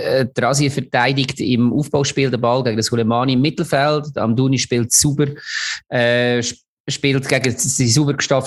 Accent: Lucerne, Switzerland

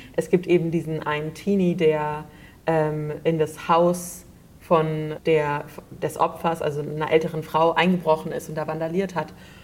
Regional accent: Berlin, Germany; also ich bin in Berlin aufgewachsen und zur Schule gegangen und so.

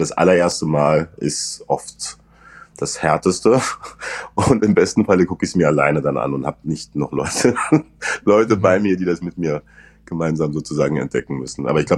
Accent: Saarland, Germany; accent: Saarland dialect; ich musste meinen saarländischen Dialekt rauskriegen. Es hätte so eine leichte Färbung.

